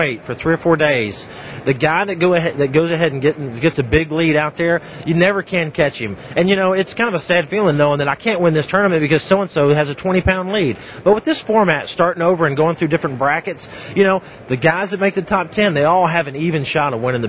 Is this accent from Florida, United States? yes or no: yes; Florida, United States; And growing up in Florida, you know how many docks are on Lake Okeechobee? Zero.